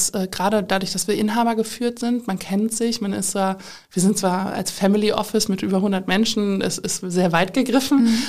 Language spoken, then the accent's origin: German; Cologne, North Rhine-Westphalia, Germany; born there; ich als gebürtige Kölnerin meine Heimat zu sehr vermisse.